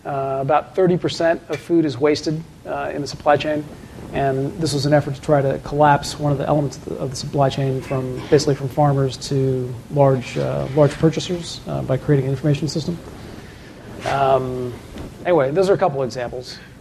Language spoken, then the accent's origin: English; Nashville, Tennessee, United States; So I grew up in Nashville, so I feel you.